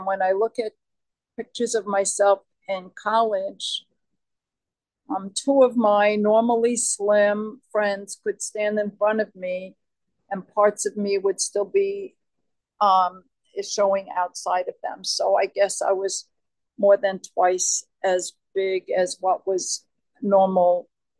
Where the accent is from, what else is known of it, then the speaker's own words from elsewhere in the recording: New York City, New York, United States; And you could tell within 5 seconds that I'm from New York City, where I was born and raised, and where I still live.